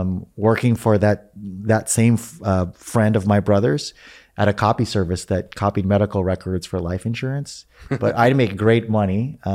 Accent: Philippines; moved away; You know, I didn't grow up with a whole lot. I immigrated from the Philippines.

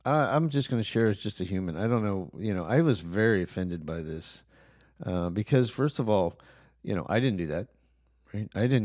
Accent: Oklahoma City, Oklahoma, United States; born there; I was born in Oklahoma City.

